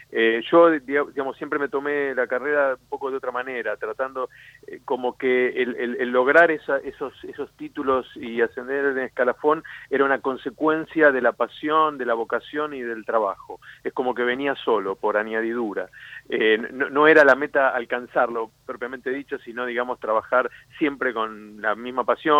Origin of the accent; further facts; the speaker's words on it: Buenos Aires, Argentina; Yo, digamos, como porteño me acerqué a esta región porque era el lugar, digamos, donde se encontraba la vida silvestre que a mí me interesaba estudiar.